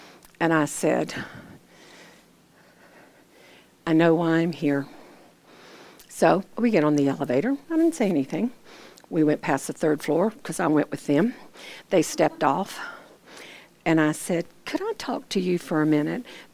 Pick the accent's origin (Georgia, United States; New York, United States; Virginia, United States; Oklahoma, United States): Georgia, United States; oh, Connie, I'm in from Georgia, and I don't have a way to go, and I don't know anything.